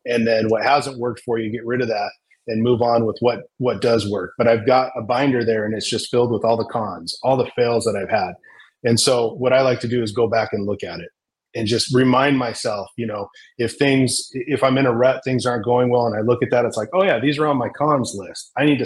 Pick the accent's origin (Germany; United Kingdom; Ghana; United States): United States; Wenatchee, Washington; born there; I was born in Wenatchee, Washington.